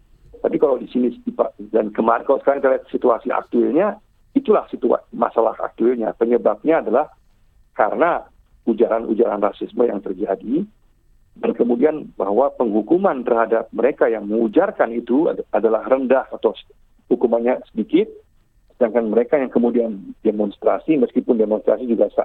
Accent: Germany; Indonesian is a second language; saya orang luar ya, saya orang Jerman.

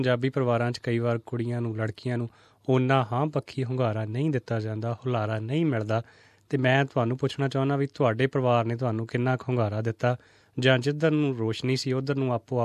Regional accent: Narangwal, Punjab, India; ਮੇਰਾ ਪਿੰਡ ਨਾਰੰਗਵਾਲਾ

